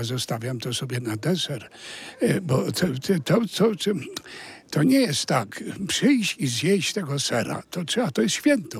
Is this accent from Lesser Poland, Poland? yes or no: no; Silesian Voivodeship, Poland; also born or lived in Warsaw; moja rodzina pochodzi z Poznania i mimo, że chowałem się tutaj na Śląsku, urodziłem się przez przypadek w Warszawie w czasie okupacji